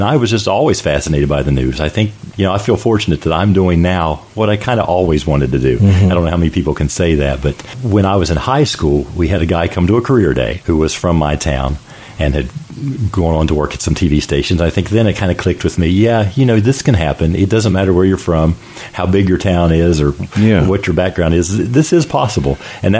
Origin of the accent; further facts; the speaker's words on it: Grafton, West Virginia, United States; Well, I was born in Grafton, West Virginia, which is a small town of about 6,000 people. I grew up on a farm. Mm-hmm. That's the northern part of West Virginia near Morgantown.